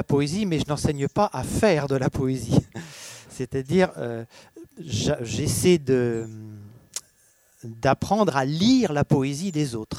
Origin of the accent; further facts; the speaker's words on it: northern France, France; also born or lived in Haute-Savoie; Alors, je suis né en Haute-Savoie, mais j'ai passé ma jeunesse dans le nord de la France, effectivement.